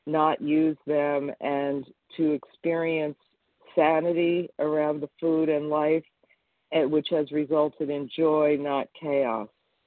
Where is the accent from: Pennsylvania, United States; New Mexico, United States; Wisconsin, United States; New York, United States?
Pennsylvania, United States; I'm from Pennsylvania, and I'm recovered.